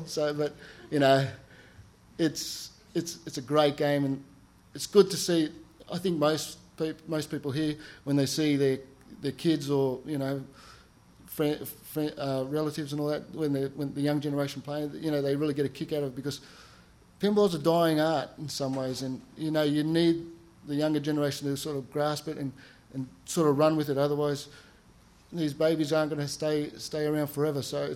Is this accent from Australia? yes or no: yes; Sydney, New South Wales, Australia; I'm from Sydney, so that's the largest city in Australia. It's on the east coast.